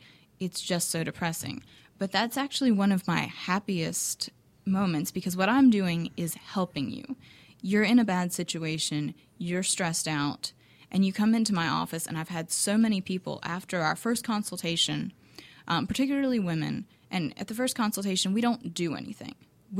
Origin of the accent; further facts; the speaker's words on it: Tennessee, United States; also born or lived in Virginia; now in Atlanta, United States; Originally, I'm from Tennessee, and I went to the University of Tennessee, and out of law school, my husband got a job in D.C., so we moved to Virginia, and I practiced law in Virginia.